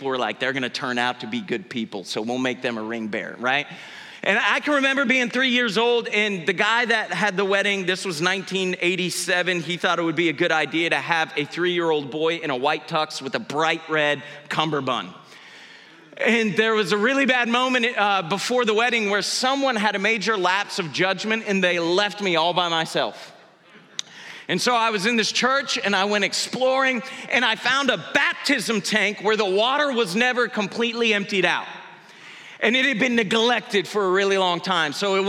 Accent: United States; I did what any three-year-old American boy would do. I just thought, I'm American.

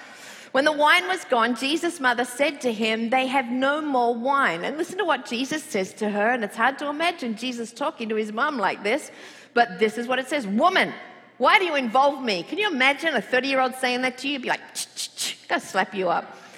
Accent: Australia; accent: Australian; now in United States; and I have an Australian accent.

